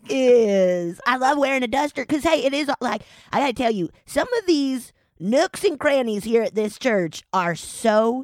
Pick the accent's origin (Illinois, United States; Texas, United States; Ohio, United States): Texas, United States; I am. I'm from Texas, the dustiest place on earth.